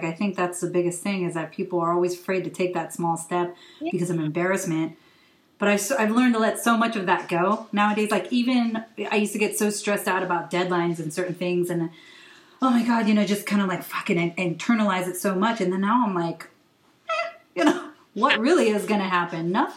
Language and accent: English; West Coast, United States; also born or lived in Hawaii; I was born in Hawaii, raised on in the West Coast. Part of my life and then part of my life in Hawaii.